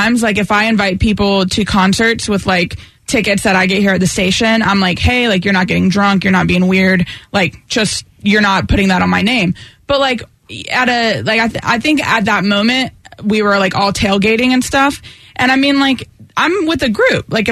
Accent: Raleigh, North Carolina, United States; people recognize me a lot in Raleigh. Plus, it's my hometown.

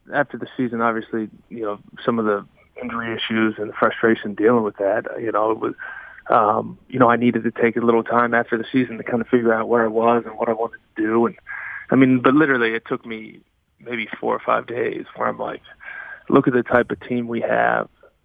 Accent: Pennsylvania, United States; Because, you know, I grew up in Pennsylvania, never touched crawfish growing up.

